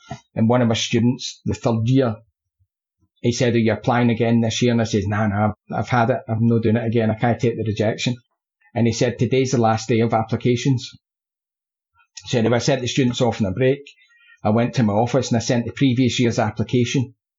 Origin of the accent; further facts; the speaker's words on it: Scotland, United Kingdom; And I never, ever considered myself as being a Scottish chef.